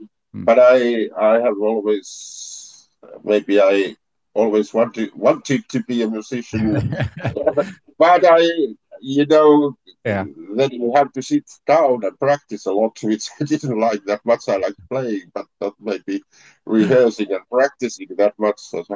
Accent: Finland; English is a second language; I'm living, and I'm from Finland in Northern Europe. I'm living in the city of Turku

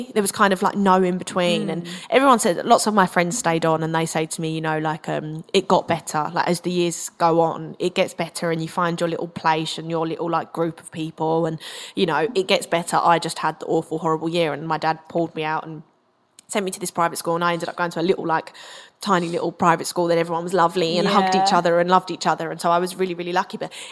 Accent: Essex, East of England, United Kingdom; accent: Essex; my accent, I obviously have a slight Essex twang and everyone at my school was like, spoke much better than I did. And I was from Essex

